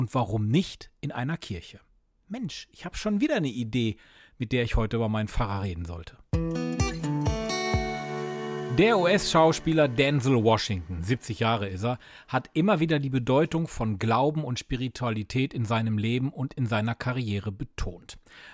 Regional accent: Recklinghausen, North Rhine-Westphalia, Germany; Also ich hätte da mal richtig Bock drauf, sowas auch hier in meiner Heimatstadt Recklinghausen zu probieren.

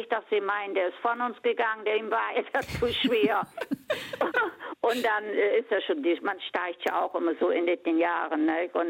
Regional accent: Lower Saxony, Germany; moved away as an adult; now in Cologne, Germany; Nee, ich bin aus Niedersachsen, Norddeutsche.

